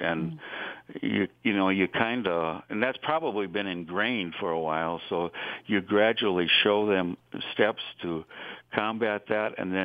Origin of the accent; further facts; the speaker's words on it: Midwest, United States; again, kind of being a Midwesterner, there's that stigma of getting help, which is kind of threatening to a lot of people.